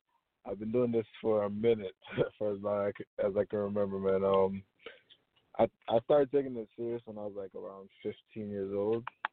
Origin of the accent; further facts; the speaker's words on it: Jamaica; people will see a lot more of like my Caribbean side because I am Jamaican.